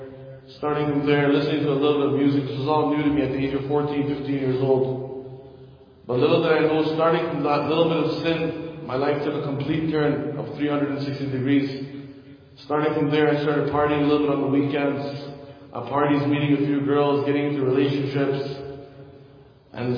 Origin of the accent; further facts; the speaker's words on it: Canada; I grew up in Canada. I was born and raised in a very good Islamic household. My mother was an alima. My father was involved in Jamaat and Tabligh work.